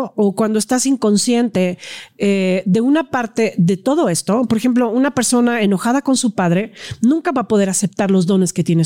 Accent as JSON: {"language": "Spanish", "town": "Cuautitlán Izcalli", "region": "State of Mexico", "country": "Mexico", "tie": "born or raised there", "said": "Yo crecí en Cuautitlán Izcalli"}